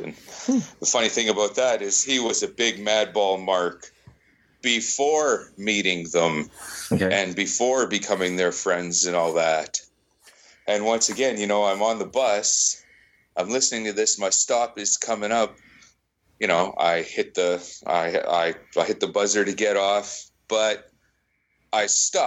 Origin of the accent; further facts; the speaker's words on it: Winnipeg, Manitoba, Canada; I'm from Winnipeg here. That's why I feel this.